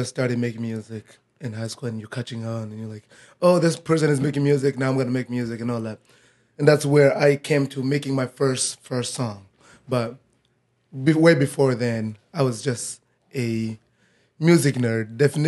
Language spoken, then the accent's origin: English; Burundi; English is a second language; moved away; when I came out here, it was about to be 10 years now when I came from Africa to Burundi. I mean, from Burundi to here.